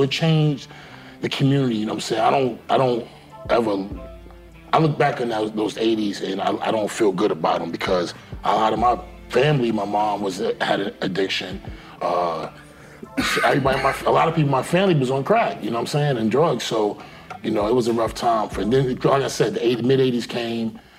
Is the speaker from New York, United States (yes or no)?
yes; Brooklyn, New York, United States; Brownsville, Brooklyn. Brooklyn. I'm from Brownsville, which is in Brooklyn.